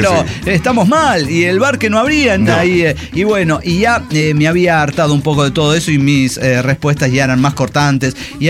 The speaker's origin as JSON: {"language": "Spanish", "region": "Mexico City", "country": "Mexico", "tie": "born there", "said": "yo sé que nací en la Ciudad de México, pero mis raíces, como por 5 generaciones, están aquí en la Costa Brava, en Guerrero."}